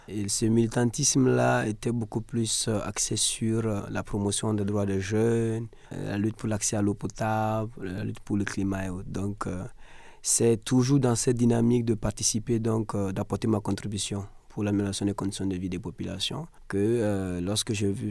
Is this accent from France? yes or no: no; Burkina Faso